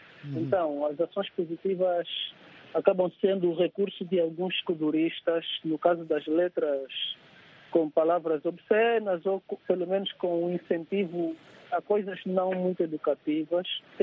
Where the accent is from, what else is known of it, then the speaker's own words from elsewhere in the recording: Malanje, Angola; o Simon é de Cabinda, entretanto, eu sou de Malanje. Mas verdadeiramente somos todos angolanos.